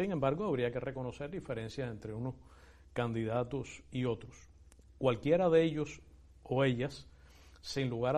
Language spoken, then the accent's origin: Spanish; Cuba; Los cubanos somos cubanos